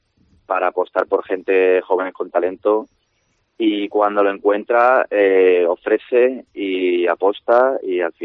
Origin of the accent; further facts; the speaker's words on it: Andalusia, Spain; porque al yo no ser de Asturias, pues lo que al final hago, pues un poquito de donde vengo, de Andalucía